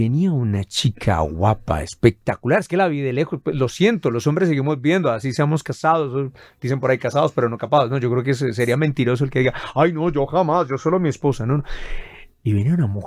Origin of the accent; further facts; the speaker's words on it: Meta, Colombia; hasta me oyen en Villavicencio y ni siquiera saben que yo soy del Meta